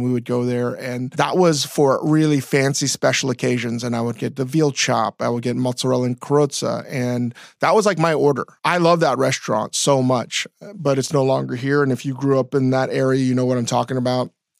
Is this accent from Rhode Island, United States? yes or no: no; Virginia, United States; Growing up in Northern Virginia, D.C. area.